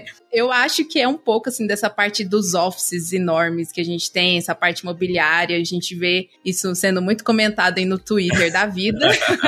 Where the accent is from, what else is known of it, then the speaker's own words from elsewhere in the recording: Brasília, Federal District, Brazil; Bom, gente, eu sou de Brasília